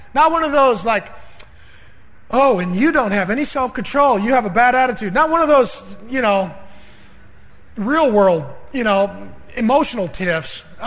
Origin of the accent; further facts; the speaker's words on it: SeaTac, Washington, United States; I have been in some good fights. I grew up in SeaTac.